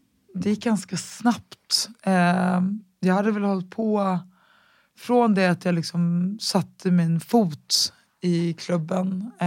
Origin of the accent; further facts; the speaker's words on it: Stockholm, Stockholm County, Sweden; Jag är ju från Enskededalen